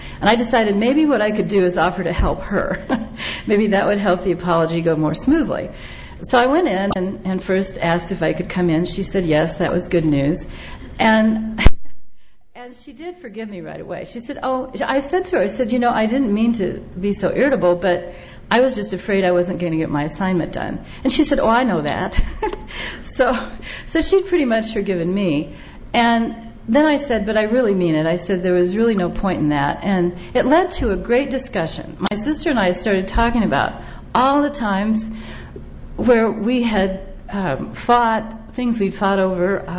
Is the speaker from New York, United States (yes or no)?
no; Kansas, United States; But it comes from my growing up in Kansas and enjoying Oklahoma as well.